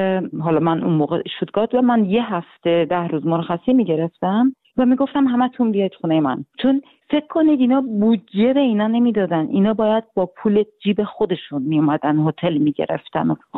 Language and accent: Persian; Iran; تازه از ایران اومدم، یه 2-3 هفته است اومدم